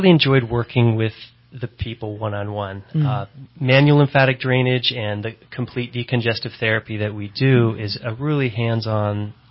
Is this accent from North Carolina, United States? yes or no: no; Redding, California, United States; moved away as an adult; I was born and raised here in Redding, so.